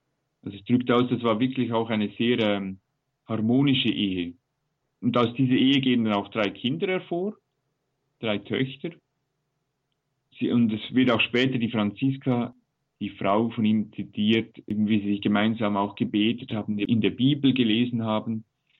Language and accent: German; Switzerland; würden wir sagen, als Schweizer.